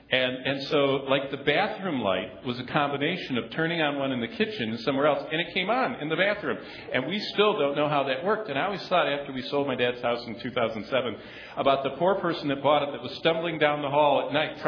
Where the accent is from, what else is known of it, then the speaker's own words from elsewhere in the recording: Lansing, Michigan, United States; When I grew up in Lansing, Hazlitt, Clinton County, Michigan, my dad wanted to build a house